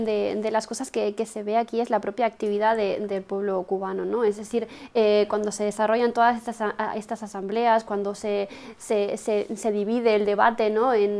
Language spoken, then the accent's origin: Spanish; Uruguay; en el caso mío, que soy de Uruguay, que no puedo ni siquiera votar